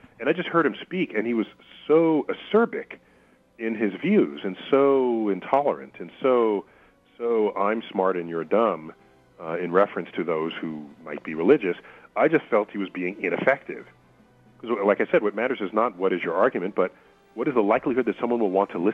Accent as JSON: {"language": "English", "town": "New York City", "region": "New York", "country": "United States", "tie": "born or raised there", "said": "So, and I grew up in the North in New York City."}